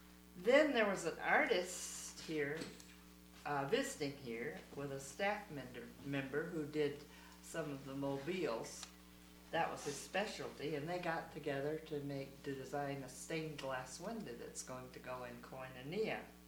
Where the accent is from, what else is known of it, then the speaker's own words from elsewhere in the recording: Minnesota, United States; I'm from Minnesota. Have lived there more than any place else at this age in my life.